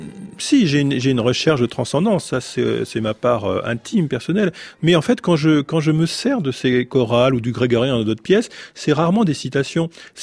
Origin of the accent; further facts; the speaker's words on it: Rosny-sous-Bois, Île-de-France, France; C'est une ville un peu, c'est un repère familial. Ma famille y était avant. Je suis resté là